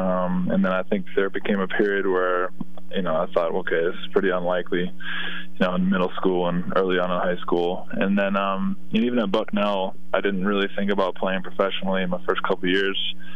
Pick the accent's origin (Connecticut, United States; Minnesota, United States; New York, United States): Minnesota, United States; to me, kid growing up in Minnesota, I didn't even know if I would ever play, you know, Division I basketball.